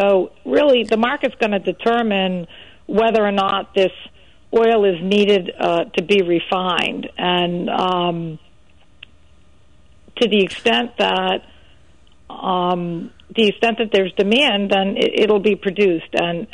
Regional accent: United States; And I resent the fact as an American that our own environmental organizations are pressing a foreign country to have a climate policy

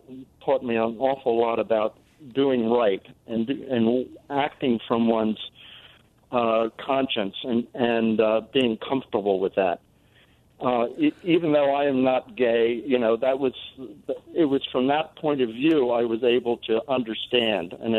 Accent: New York, United States; Yes, and I grew up near Westchester.

